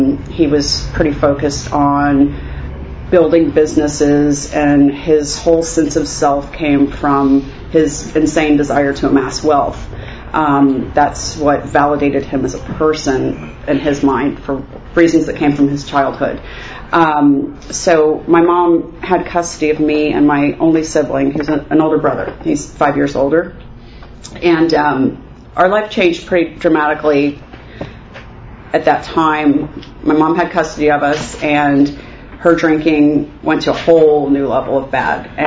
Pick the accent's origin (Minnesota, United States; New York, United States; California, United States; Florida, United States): Florida, United States; Jacksonville; born there; I was born in Jacksonville, Florida, and don't need to know the year.